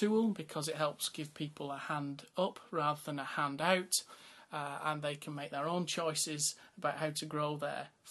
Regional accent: Bury, North West England, United Kingdom; accent: northern; now in London, United Kingdom; Well, my accent gives me away as somebody from a northern mill town, Bury, in fact. You know where black puddings originate from. I'm very proud of my heritage, though it's actually 22 years now since I left home to come to this part of East London

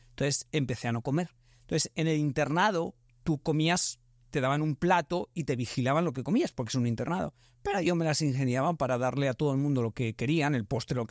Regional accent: Spain; te puedes ir a estudiar a 2 horas de mi pueblo, que es una ciudad que se llama Zaragoza.

